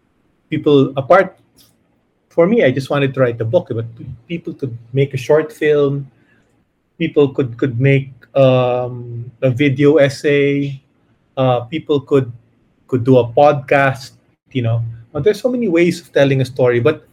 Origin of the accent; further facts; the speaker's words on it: Philippines; my story is, it's like a history of at least of one person within what it meant to be growing up in the Philippines in the late 20th century.